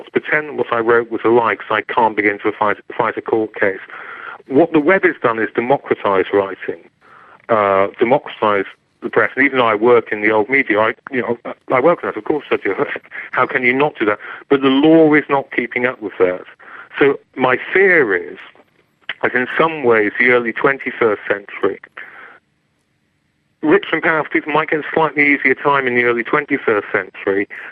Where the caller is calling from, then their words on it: London, United Kingdom; certainly in Britain, and I'm talking from London